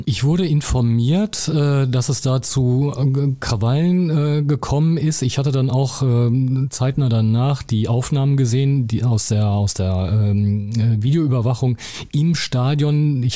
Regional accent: North Rhine-Westphalia, Germany; also born or lived in Cologne; Ich bin ja eigentlich Westfale.

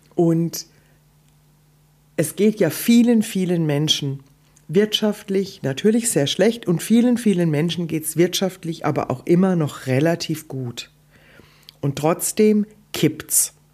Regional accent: Odenwald, Germany; Guck mal, ich komme aus dem Odenwald. Du aus Kroatien, ich aus dem Odenwald.

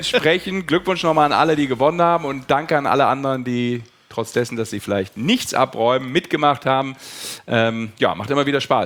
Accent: Düsseldorf, North Rhine-Westphalia, Germany; born there; dass ich als zumindest nur gebürtiger Düsseldorfer, ein Kölner.

